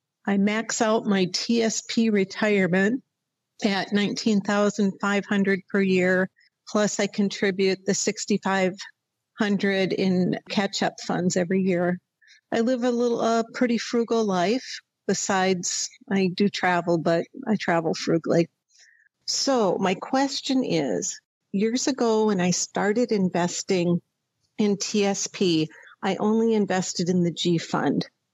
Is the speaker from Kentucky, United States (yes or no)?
no; Portland, Oregon, United States; I'm from Portland, Oregon.